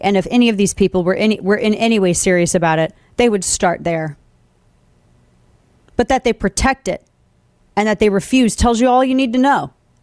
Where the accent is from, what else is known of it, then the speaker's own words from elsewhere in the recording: United States; as an American